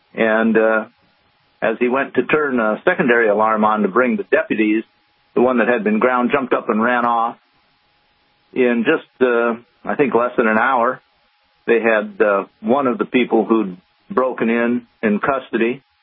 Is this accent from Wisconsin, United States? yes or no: yes; Wisconsin, United States; I grew up in Wisconsin.